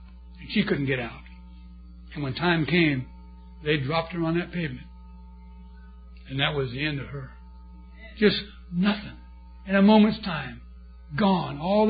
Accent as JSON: {"language": "English", "region": "California", "country": "United States", "said": "We're from California, you know, so everybody's wrong but us."}